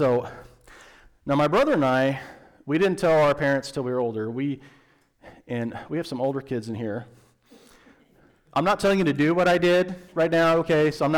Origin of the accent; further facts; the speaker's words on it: Midwest, United States; when I was in Nashville with the Southerners, who thought I was a Northerner. Now you guys think I'm a Southerner. And both of you are wrong. I'm a Midwesterner.